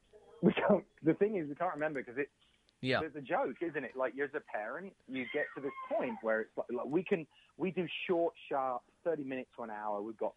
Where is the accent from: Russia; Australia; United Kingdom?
United Kingdom; England; now in United States; being an Englishman in America